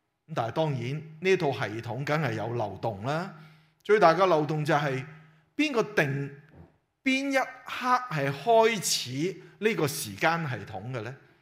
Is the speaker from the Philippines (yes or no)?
no; China; 就好像我们中国人所说拉仔就拉心肝嘛